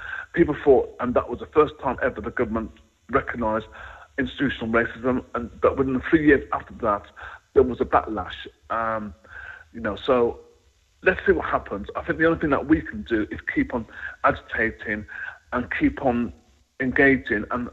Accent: Wolverhampton, West Midlands, United Kingdom; Ironically, we're both from Wolverhampton. I didn't know her at the time when I was growing up in Wolverhampton.

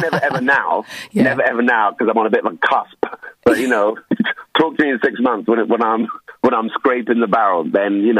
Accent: London, United Kingdom; my experiences are of a black man growing up in London.

